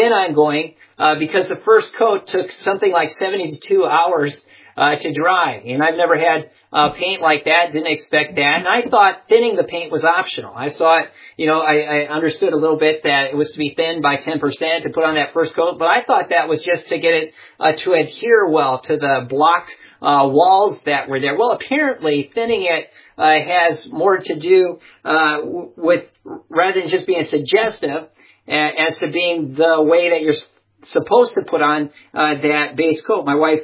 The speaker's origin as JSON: {"language": "English", "region": "Wisconsin", "country": "United States", "tie": "born or raised there", "said": "I grew up in Wisconsin and enjoyed doing that in my youth, looking for these semi-precious stones."}